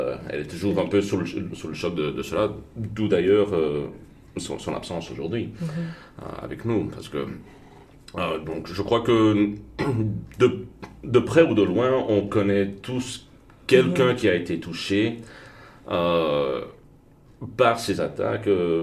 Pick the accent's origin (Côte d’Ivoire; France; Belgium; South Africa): Belgium; Brussels; Je suis de Bruxelles, j'ai de la famille qui habite Bruxelles.